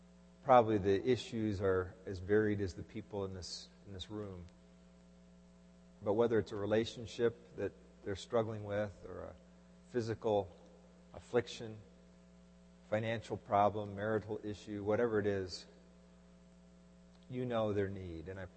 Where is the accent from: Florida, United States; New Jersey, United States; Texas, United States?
Texas, United States; Dallas; As many of you know, I grew up in Dallas, Texas.